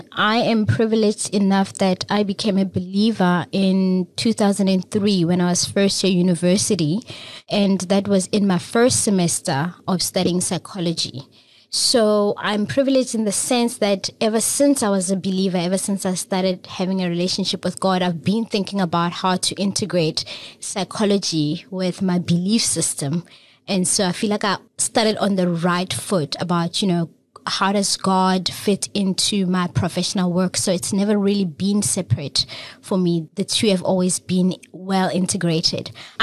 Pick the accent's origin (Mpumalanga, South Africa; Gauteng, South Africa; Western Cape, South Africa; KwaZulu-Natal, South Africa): Gauteng, South Africa; Pretoria; I was born and bred in Pretoria in the township of Mamelodi.